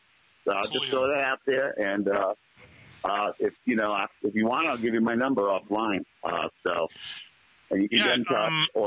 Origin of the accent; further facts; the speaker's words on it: Urbana, Ohio, United States; Oh, so you've been to my hometown, huh?